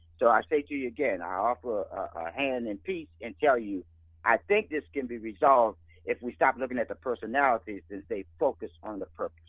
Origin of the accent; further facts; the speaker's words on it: Yorktown, Virginia, United States; And I'm from the South. I'm from Yorktown, Virginia.